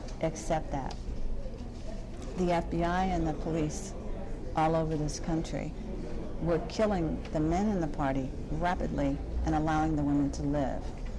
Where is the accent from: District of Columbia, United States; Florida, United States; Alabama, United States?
District of Columbia, United States; Washington; Because I grew up in Washington, D.C., actually, and what I saw was Capitol Hill and where I lived in Southeast D.C., two different worlds.